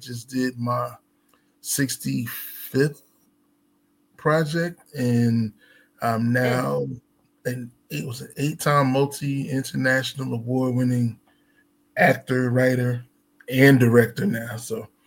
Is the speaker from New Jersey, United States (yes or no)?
yes; Newark, New Jersey, United States; now in Atlanta, United States; I'm originally from Newark, New Jersey. I now reside on the outskirts of Atlanta, Georgia.